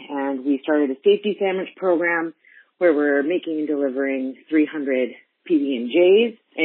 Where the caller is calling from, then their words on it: Victoria, British Columbia, Canada; I'm calling from Victoria, BC, Canada.